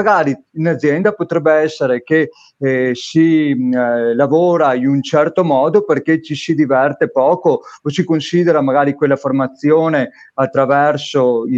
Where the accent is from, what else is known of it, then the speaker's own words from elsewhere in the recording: Veneto, Italy; io sono del Veneto